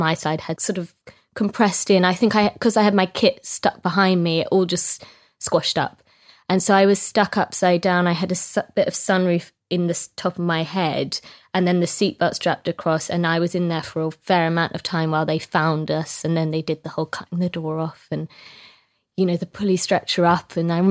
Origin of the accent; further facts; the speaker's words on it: Scotland, United Kingdom; I'm Scottish, and he was this lovely little Scottish man